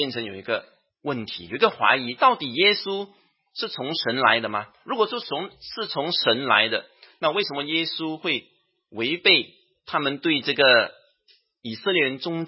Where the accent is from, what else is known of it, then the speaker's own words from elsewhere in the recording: Singapore; 我们新加坡人就讲，这样的孩子死脑